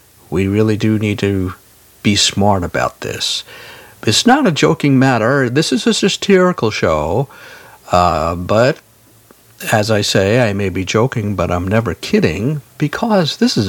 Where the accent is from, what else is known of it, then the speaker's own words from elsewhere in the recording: Burbank, California, United States; from Burbank, California